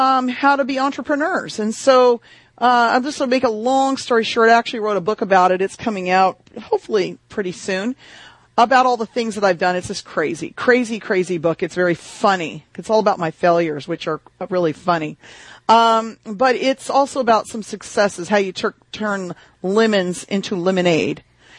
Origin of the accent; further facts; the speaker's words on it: Texas, United States; born there; also born or lived in Oregon; I was born in Texas, and then I moved to Oregon, of all places.